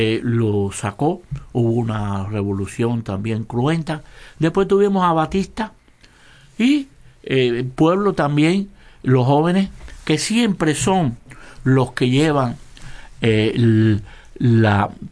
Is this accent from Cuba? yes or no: yes; Cuba; Pero yo confío en mi pueblo y te voy a decir por qué. Primero, porque el cubano es un individuo que tiene un gran sentido de la libertad.